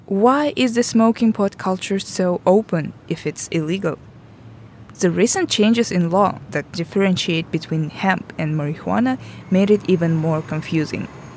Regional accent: Kazakhstan; English is a second language; We are journalists from Kazakhstan. It is a huge former Soviet Union country in Central Asia, located between Russia and China.

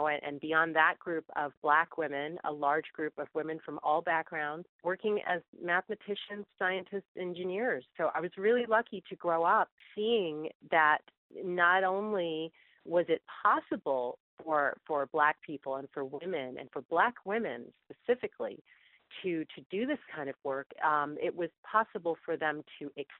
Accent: Hampton, Virginia, United States; it was a town with a, you know, very sort of quote unquote middle American, you know, kind of existence

